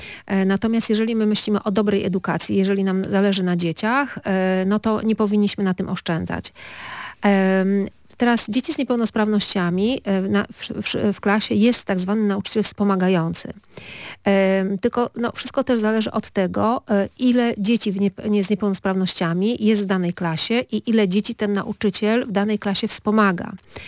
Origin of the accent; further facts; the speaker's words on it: Gdańsk, Pomeranian Voivodeship, Poland; Bo my wszyscy jesteśmy stąd, jesteśmy z Gdańska